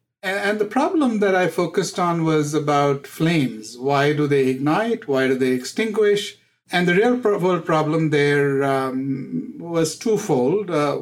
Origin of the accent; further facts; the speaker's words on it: India; I grew up in the Indias, which was an India centered in post-colonial times, where there was lack of opportunity.